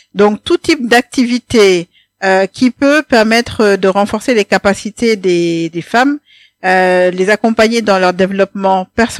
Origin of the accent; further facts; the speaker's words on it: Saint-Louis, Senegal; je suis originaire de Saint-Louis, mariée et mère de 4 enfants.